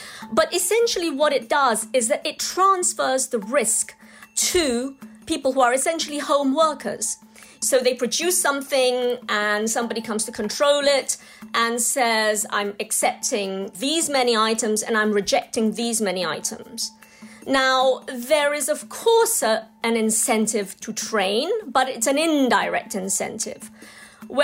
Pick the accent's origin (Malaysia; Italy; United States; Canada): Malaysia; growing up in Malaysia and going back, we used to see these hazes as virgin rainforest was being cleared for oil palm plantations.